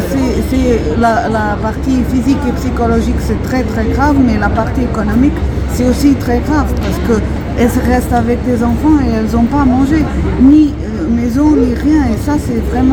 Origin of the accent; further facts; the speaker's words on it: Portugal; Je suis portugaise, je ne connais que la loi portugaise, je ne connais pas la loi française